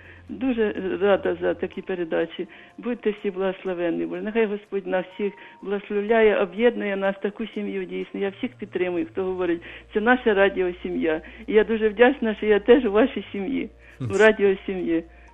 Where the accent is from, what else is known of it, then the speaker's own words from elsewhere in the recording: Kyiv, Ukraine; я з Києва. … Я вже, мені вже багато років, за 70.